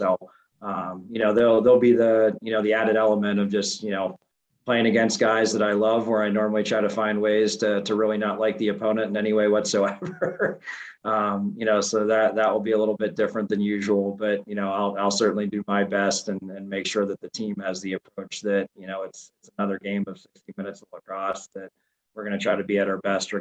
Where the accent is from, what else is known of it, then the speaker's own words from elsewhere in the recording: Pittsburgh, Pennsylvania, United States; I'm obviously biased from Pittsburgh